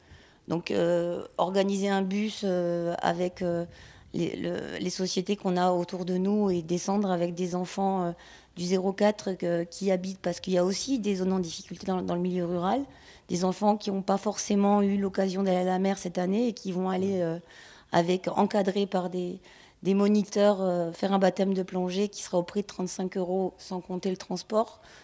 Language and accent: French; Provence-Alpes-Côte d'Azur, France; Moi, je suis une enfant du pays, même si je suis allée voir, j'ai été expatriée ensuite et que j'ai effectivement appris des langues différentes